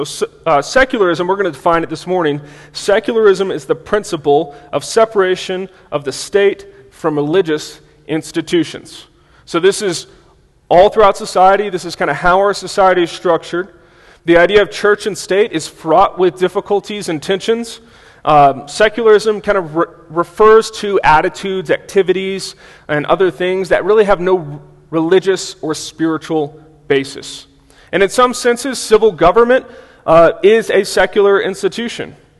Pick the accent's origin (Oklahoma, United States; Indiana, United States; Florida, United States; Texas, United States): Texas, United States; Dallas; I'm from Dallas-Fort Worth, Texas, the Dallas part.